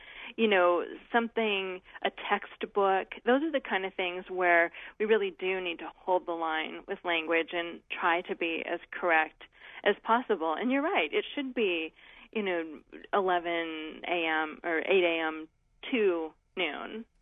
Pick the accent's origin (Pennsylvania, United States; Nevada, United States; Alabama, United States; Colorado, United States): Nevada, United States; Reno; I wrote a song with … in my hometown, Reno.